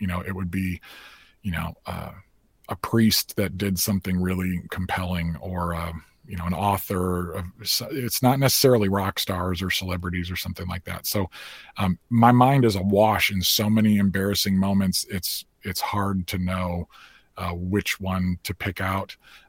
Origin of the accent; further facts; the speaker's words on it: Chicago, Illinois, United States; I got to take my youngest son to Chicago, which is my hometown, to see a Cubs game